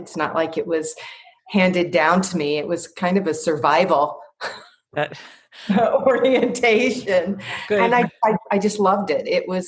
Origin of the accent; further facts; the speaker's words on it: the South, United States; I grew up in the South in the 1960s, right, during the civil rights movement.